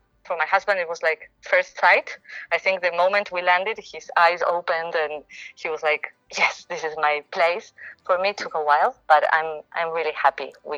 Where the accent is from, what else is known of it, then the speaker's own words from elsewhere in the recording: Buenos Aires, Argentina; I grew up in Buenos Aires, which is a massive city. So compared to that, I moved to a small city, like in my mind.